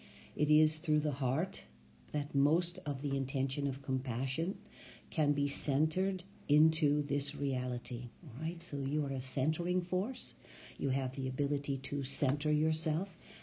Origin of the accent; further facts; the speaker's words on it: United States; now in New Zealand; I'm from the United States, but I'm currently in New Zealand